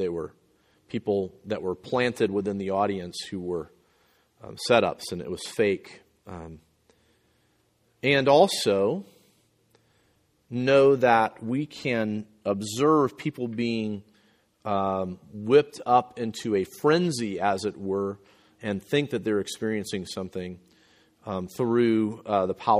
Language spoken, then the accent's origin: English; Florida, United States; Growing up in Florida, we had a Christian radio station